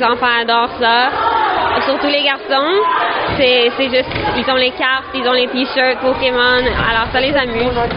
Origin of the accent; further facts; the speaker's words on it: Ontario, Canada; Moi aussi, j'ai été élevée en Ontario. C'est difficile de garder son français.